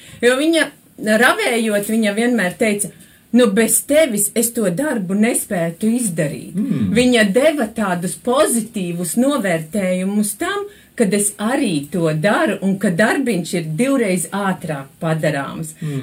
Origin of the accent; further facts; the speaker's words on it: Aknīste, Selonia, Latvia; es nāku no Sēlijas novada.